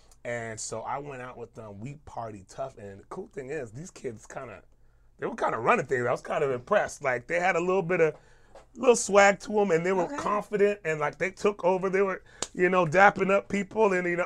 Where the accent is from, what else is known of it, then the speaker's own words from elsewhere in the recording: Las Vegas, Nevada, United States; talk about how I'm from Vegas